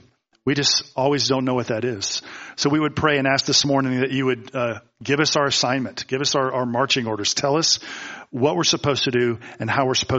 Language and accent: English; the South, United States; And I was going to college in Boston. I grew up in the South, so it was frightening to go to a big city, cultural melting pot, Boston, Massachusetts, and I was frightened.